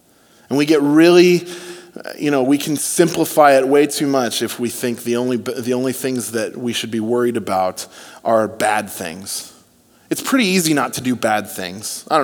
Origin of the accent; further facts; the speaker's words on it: California, United States; You know, I'm from California, so I know what mountains look like.